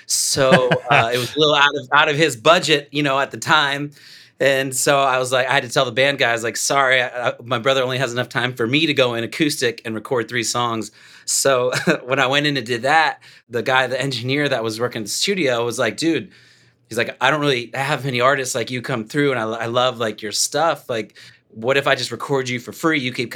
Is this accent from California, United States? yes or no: no; Dallas, Texas, United States; moved away as an adult; I was raised in Dallas. I moved out when I was like 20, 21 years old.